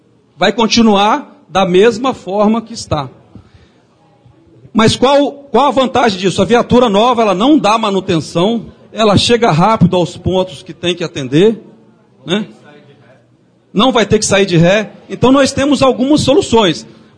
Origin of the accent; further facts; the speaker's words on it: São Gabriel da Palha, Espírito Santo, Brazil; eu nunca vi essas reuniões no norte do estado, e olha que eu sou de São Gabriel da Palha